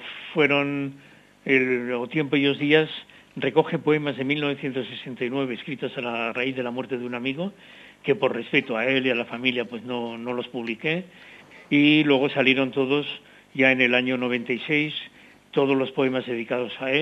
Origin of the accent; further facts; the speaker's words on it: Aragon, Spain; Si no pensara en Aragón y en mi tierra y en mi gente, escribiría en castellano, escribiría en francés o en cualquier otra lengua, ¿no?